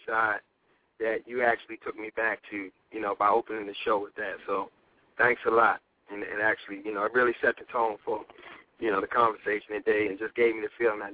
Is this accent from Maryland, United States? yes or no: yes; Baltimore, Maryland, United States; Actually, Baltimore City. I'm born and raised in Baltimore. I grew up in a neighborhood that we call Wilson Park.